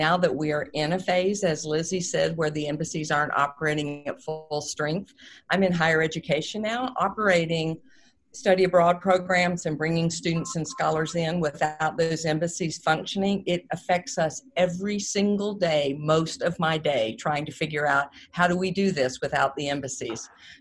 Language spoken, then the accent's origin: English; Florida, United States; The screwworm that used to be such a plague to the cattle industry in my home state of Florida